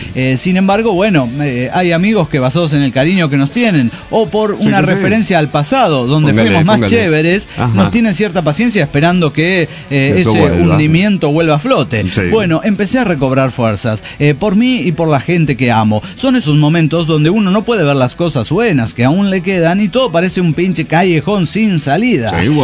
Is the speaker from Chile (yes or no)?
no; Mexico; Pues, no me di cuenta, mira el traje de charro, los bigototes, las pistolotas, señora, soy de México.